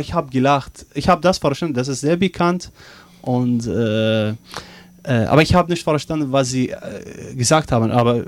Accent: Iraq; German is a second language; Zum Beispiel, ich komme aus dem Irak.

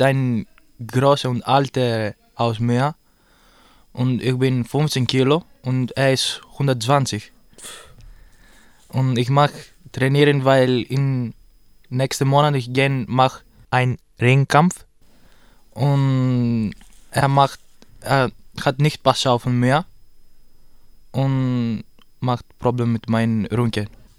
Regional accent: Greece; German is a second language; now in Germany; Ich komme aus Griechenland. Ich bin 18 Jahre alt. Ich wohne in Chirschau und ich bin hier seit ein Jahr.

